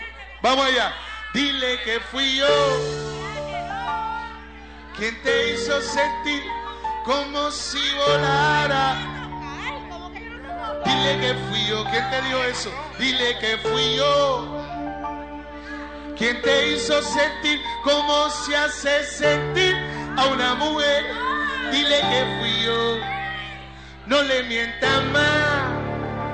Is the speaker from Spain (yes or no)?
no; Puerto Rico; porque somos boricua, no brincamos cuica